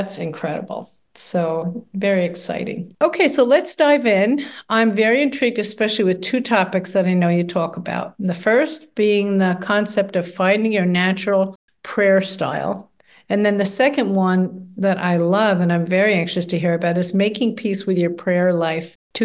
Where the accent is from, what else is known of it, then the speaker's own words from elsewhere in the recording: Australia; but we're both Aussie sisters. So that makes us bonded for life here.